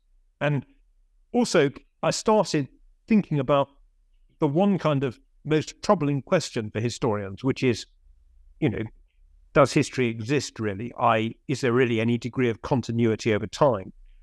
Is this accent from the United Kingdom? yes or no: yes; Birmingham, West Midlands, United Kingdom; growing up in Birmingham, was that because my family come to Birmingham in the early 60s, and because, as you can tell from my accent, I'm very kind of middle class